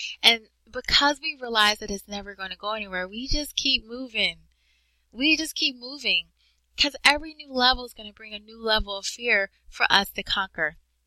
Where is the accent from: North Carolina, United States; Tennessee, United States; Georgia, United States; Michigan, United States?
Georgia, United States; Atlanta; And I was born and raised in Georgia. Yes, I am a Georgia peach. And I love the fact that I was born in Georgia.